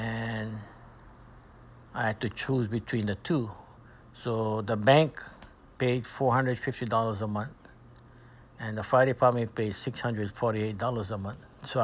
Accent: Kauai, Hawaii, United States; We were raised with him on Kauai.

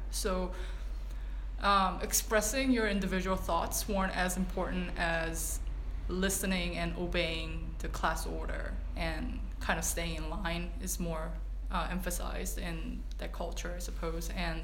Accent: South Korea; now in Philadelphia, United States; Yes, I was born in greater Philadelphia area, but I was raised in Korea, South Korea, and also lived in many other countries. But I spent my high school years here, and my family now lives in Philadelphia

